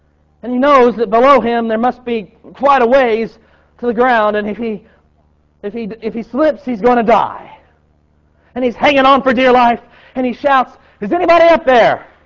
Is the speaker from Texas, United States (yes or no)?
yes; Texas, United States; I'm not from Missouri. I'm from Texas.